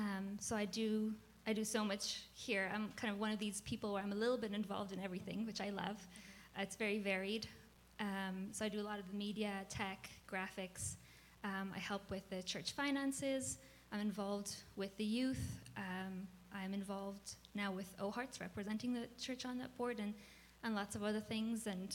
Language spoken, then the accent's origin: English; Ireland; moved away as an adult; now in Canada; I'm from Ireland originally, so I emigrated here 2 years ago after I married my husband, Chris